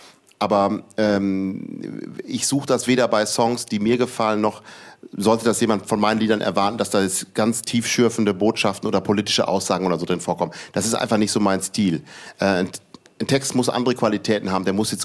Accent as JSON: {"language": "German", "town": "Ibbenbüren", "region": "North Rhine-Westphalia", "country": "Germany", "said": "Ich bin ja noch nicht mal Osnabrücker. Ich komme aus der Nähe von Osnabrück, aus Ibbenbüren, eine Kleinstadt. Und ich bin auch kein Niedersachse, sondern Westfale."}